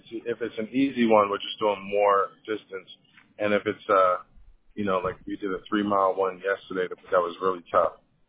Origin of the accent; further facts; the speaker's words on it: New York, United States; I'm from New York, but Michigan.